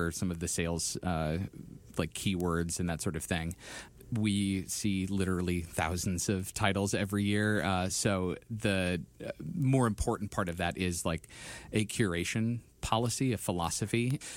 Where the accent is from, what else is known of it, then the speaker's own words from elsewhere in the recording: St. Paul, Minnesota, United States; Well, I grew up in St. Paul, so I didn't have to go very far.